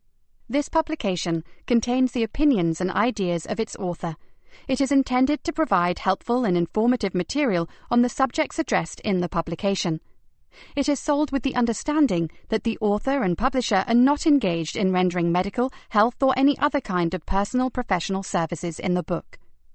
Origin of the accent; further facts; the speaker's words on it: Provence-Alpes-Côte d'Azur, France; I grew up in the Provence region of France, in a cookie-cutter home on a cul-de-sac